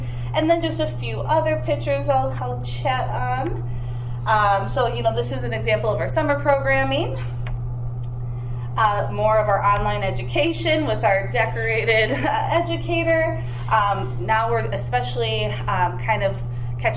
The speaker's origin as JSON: {"language": "English", "town": "Racine", "region": "Wisconsin", "country": "United States", "tie": "born or raised there", "said": "born and raised in Racine my whole life, but you know, I'm from the area."}